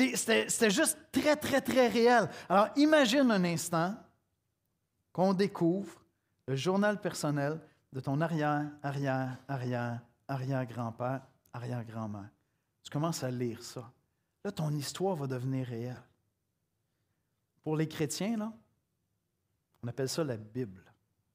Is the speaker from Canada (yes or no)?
yes; Quebec, Canada; accent: Québécois; je dis avec mon bel accent québécois